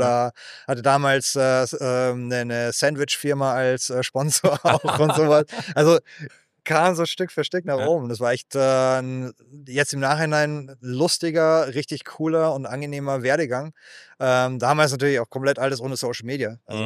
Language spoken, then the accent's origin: German; Munich, Bavaria, Germany; wir sind in München aufgewachsen, im Hinterhof, Elternhausmeister und Blumenladen gehabt